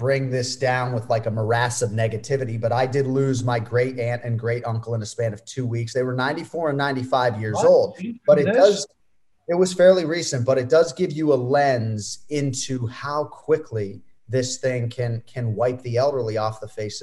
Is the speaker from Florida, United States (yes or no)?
yes; Florida, United States; So over 31,000 in a day in my home state, 31 total in New Zealand.